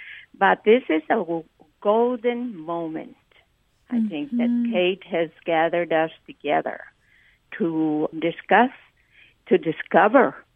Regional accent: El Paso, Texas, United States; moved away; Oh, back in 69, we moved away for good. But my parents remained, and I still have a sister and a couple of cousins there in El Paso.

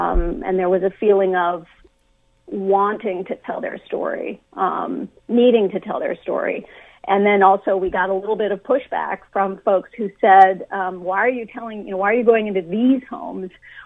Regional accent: Oakland, California, United States; I grew up primarily in a city. I grew up in Oakland, California

